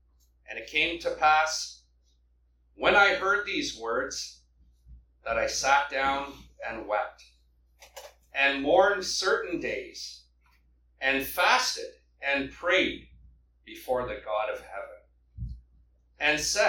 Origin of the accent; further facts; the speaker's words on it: Bancroft, Ontario, Canada; from Ontario, from Bancroft.